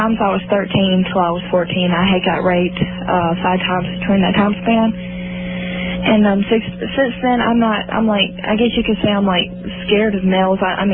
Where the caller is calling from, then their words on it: Georgia, United States